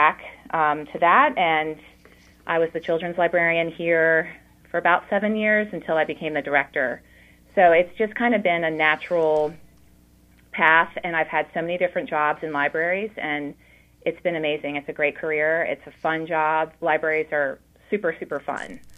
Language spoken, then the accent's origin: English; Lynchburg, Virginia, United States; So I grew up in Lynchburg, and I guess I was always a child that loved books and reading.